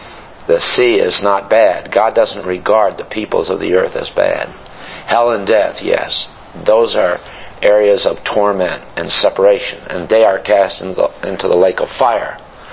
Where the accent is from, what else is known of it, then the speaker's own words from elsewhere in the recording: East Coast, United States; I'm from the East Coast. And there's a lot of woods there in the campground.